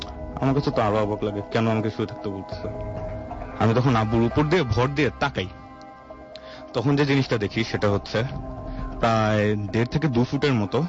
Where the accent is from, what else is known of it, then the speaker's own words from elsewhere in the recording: Dhaka, Dhaka Division, Bangladesh; আমি এসেছি ঢাকার হাজারবাগ থেকে।